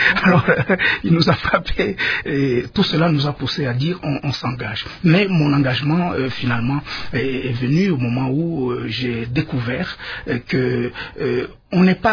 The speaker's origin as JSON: {"language": "French", "town": "Bukavu", "region": "South Kivu", "country": "DR Congo", "tie": "born or raised there", "said": "J'ai grandi à Bukavu, j'ai étudié au collège Al-Fadjiri des jésuites, à l'école primaire, à l'école secondaire"}